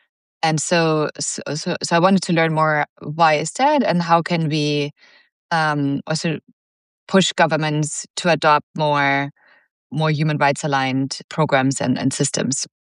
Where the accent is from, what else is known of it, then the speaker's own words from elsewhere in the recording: Germany; also born or lived in Nigeria; I grew up in Germany. And I then spent, as a teenager, some time in Nigeria, where my father was teaching